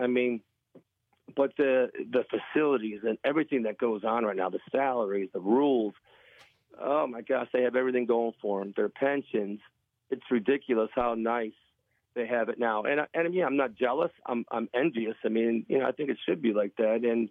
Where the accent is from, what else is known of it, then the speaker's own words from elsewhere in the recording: Buffalo, New York, United States; I grew up in Buffalo, New York, getting drafted by Green Bay. I was used to the cold